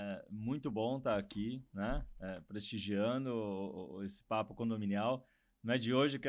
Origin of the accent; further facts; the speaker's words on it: Santos, São Paulo, Brazil; born there; Sou santista de nascimento e de time